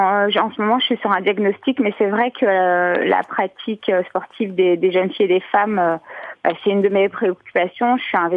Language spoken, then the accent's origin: French; Île-de-France, France; parce que je suis de la Seine-Saint-Denis, parce que je suis sportive et que le sport m'a beaucoup apporté. C'est un territoire que je connais bien parce que j'ai été éducatrice pendant 20 ans à Aubervilliers.